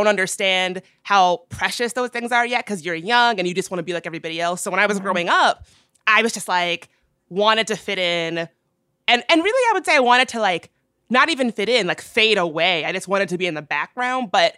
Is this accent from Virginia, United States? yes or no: yes; Midlothian, Virginia, United States; now in Washington, D.C., United States; But I grew up in a pretty small town in Virginia called Midlothian, Virginia.